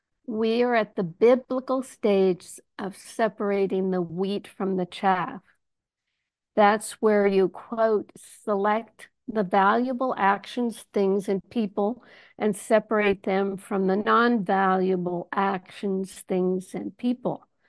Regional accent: United States; And yeah, I'm an American too. I have the aggressive nature that is not very Canadian

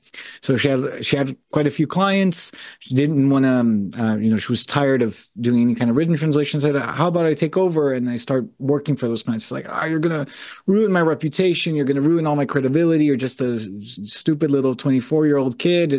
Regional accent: Brazil; English is a second language; I had graduated from a liberal arts college in the US, but I'm originally from Brazil, went back to Brazil.

